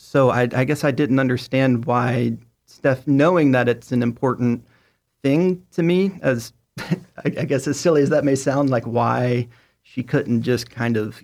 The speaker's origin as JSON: {"language": "English", "town": "Chattanooga", "region": "Tennessee", "country": "United States", "tie": "born or raised there", "said": "Yes, I did. Oddly enough, had a lot of mutual friends growing up"}